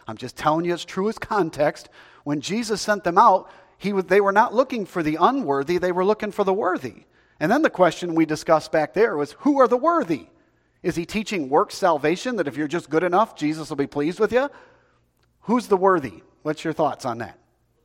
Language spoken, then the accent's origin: English; Prattville, Alabama, United States; you know, I'm from Prattville, Alabama.